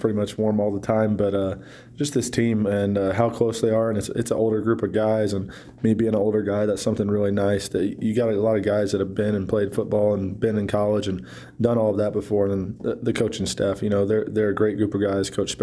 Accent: Arkansas, United States; loved that place and loved being in my home state, Arkansas.

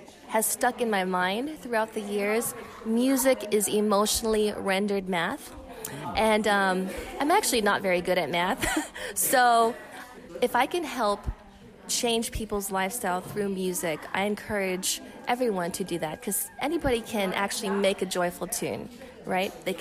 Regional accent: Las Vegas, Nevada, United States; born there; I think my mom gave it to me because I was born in Vegas.

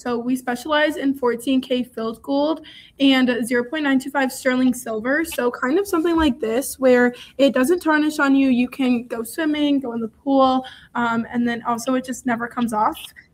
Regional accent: Milford, Michigan, United States; Yes, so we are from Milford, Michigan. We both knew we wanted to come stay in Michigan for college. So we're from a small town in between like Novi and Michigan area, or Novi and Milford, or Novi and Brighton area.

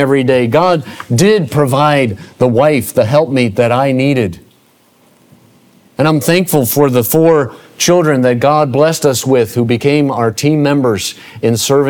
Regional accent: Indiana, United States; Cameroon is a little different than growing up in Indiana in the Midwest of the United States.

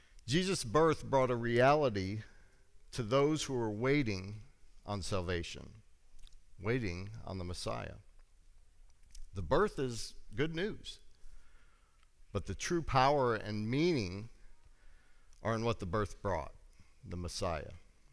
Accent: Michigan, United States; As a child, me and my friends I grew up in Michigan, and we used to go hiking through the woods

